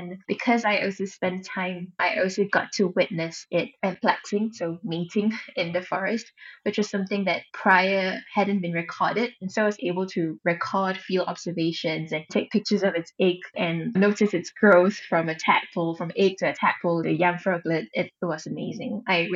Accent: Malaysia; now in Singapore; And when I came from Malaysia to Singapore

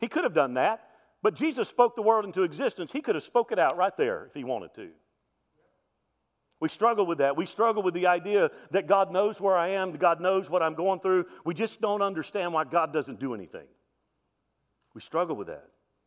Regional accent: Alabama, United States; And listen, I grew up in South Alabama

